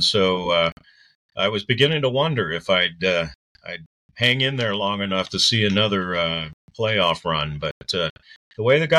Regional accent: Belleville, Illinois, United States; now in Millstadt, United States; Okay, well, I was born and raised in Belleville. And later in life, after I was married for a while, we moved to the Millstadt, Illinois area, which is a little south of Belleville.

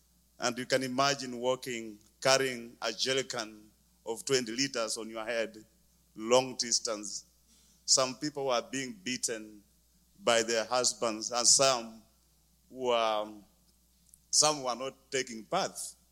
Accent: Bungoma, Bungoma County, Kenya; Well, I come from Africa, Bungoma, Kenya.

